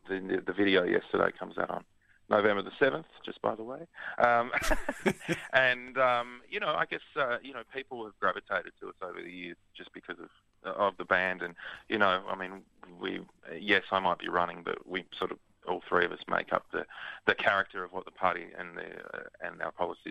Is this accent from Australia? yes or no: yes; Frankston, Victoria, Australia; I grew up in Frankston and, look, it's a lot better now these days